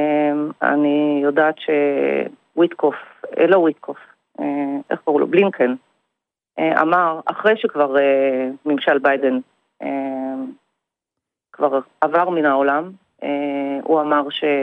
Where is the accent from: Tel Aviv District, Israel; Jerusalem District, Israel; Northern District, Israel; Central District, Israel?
Central District, Israel; Kfar Saba; אנחנו מכפר סבא